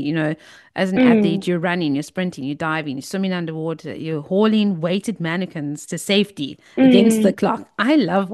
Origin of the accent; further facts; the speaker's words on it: Cape Town, Western Cape, South Africa; Growing up in Cape Town, that's what people genuinely think.